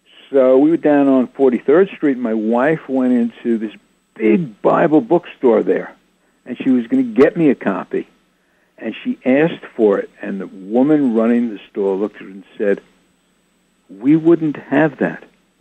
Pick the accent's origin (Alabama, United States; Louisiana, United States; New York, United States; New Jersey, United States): New York, United States; Woodstock; Then the Woodstock Film Festival, which takes place in my hometown, arranged for a special screening here.